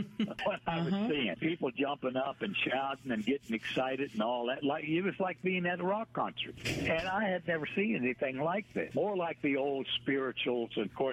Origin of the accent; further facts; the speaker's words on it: Canada; being a Canadian